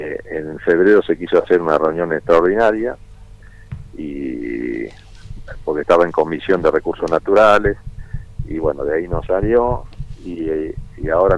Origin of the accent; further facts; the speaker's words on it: Trevelin, Chubut, Argentina; yo soy de Trevelin